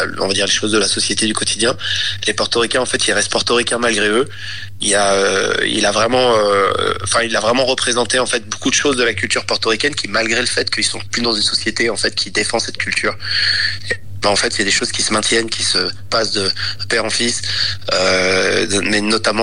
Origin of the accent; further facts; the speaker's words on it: France; born there; je suis né ici en France, mais donc j'ai beaucoup de famille à Porto Rico, j'ai vraiment grandi avec Porto Rico et sa culture.